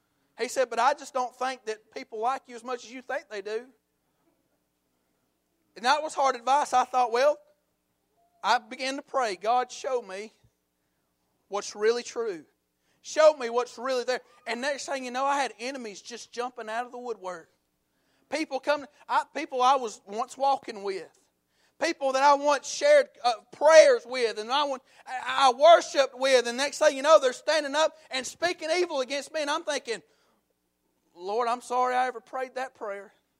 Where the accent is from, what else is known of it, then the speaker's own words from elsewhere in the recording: United States; Y'all forgive me if I'm pronouncing his name wrong, because I am from Paulding County.